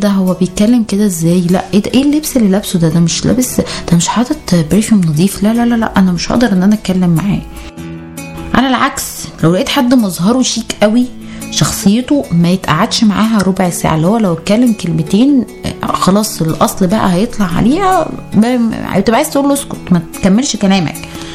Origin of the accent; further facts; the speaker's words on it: Egypt; انا طول الوقت انا مش من هنا، انا اجنبية عشان انا فظيعة في اللغة، يعني انا اصلا مصري واهلي مصريين.